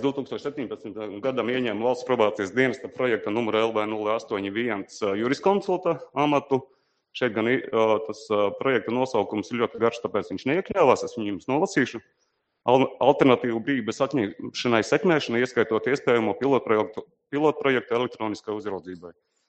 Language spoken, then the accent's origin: Latvian; Balvi, Balvi Municipality, Latvia; mana dzimtā pilsēta ir Balvi.